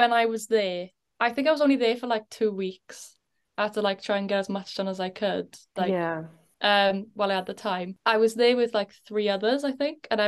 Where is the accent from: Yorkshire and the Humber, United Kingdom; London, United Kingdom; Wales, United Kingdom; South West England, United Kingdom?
Wales, United Kingdom; No, I'm from the Rhondda.